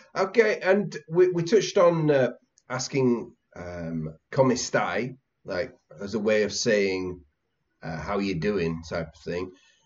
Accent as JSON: {"language": "English", "region": "England", "country": "United Kingdom", "said": "Well, you see, I'm English, so we always say we're well"}